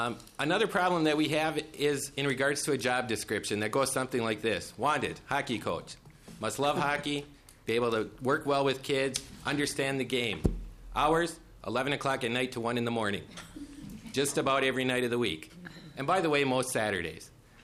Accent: Minnesota, United States; And I did not, even though I grew up in Minnesota, I did not grow up playing hockey.

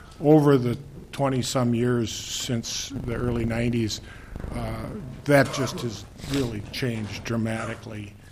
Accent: Clearbrook, Minnesota, United States; He resides in Clearbrook, my hometown.

